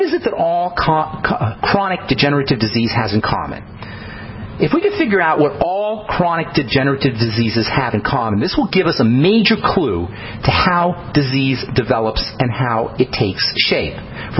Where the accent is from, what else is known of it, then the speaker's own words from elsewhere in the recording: New York, United States; I remember when I was growing up in New York, I lived near Kennedy Airport.